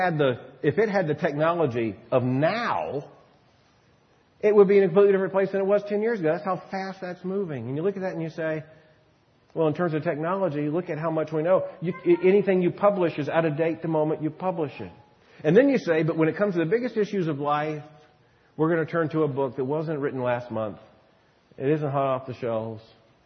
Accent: Florida, United States; I grew up in Florida near the Space Coast. I personally saw almost all the Apollo launches.

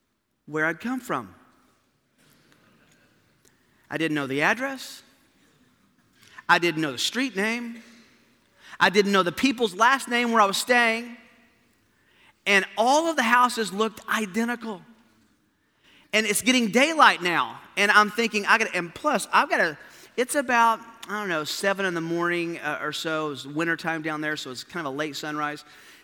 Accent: Tennessee, United States; I mean, I was from Tennessee, so going to Georgia was a major road trip.

